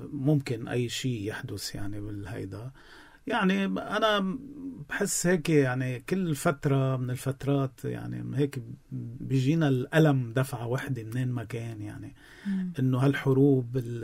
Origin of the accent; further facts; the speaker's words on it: Shebaa, Nabatieh Governorate, Lebanon; انا مثلا بي الله يرحمه بخبرني انه كان عندنا اراضي جوا، وكان بالزمان يروح يزرعوا فيها، كانت اوطى من الضيعه